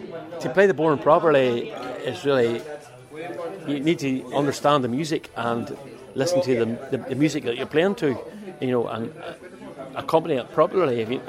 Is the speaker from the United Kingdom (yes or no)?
yes; Kilrea, Northern Ireland, United Kingdom; I'm from County Derry. A wee town called Kilray.